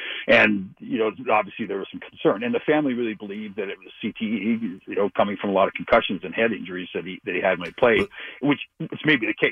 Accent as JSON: {"language": "English", "country": "Canada", "tie": "born or raised there", "said": "I grew up in Canada."}